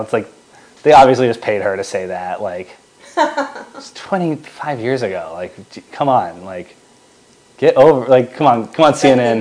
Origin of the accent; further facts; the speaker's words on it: United States; At least your self-esteem as an American, knowing that this, you know, reality television star is representing us on the world stage.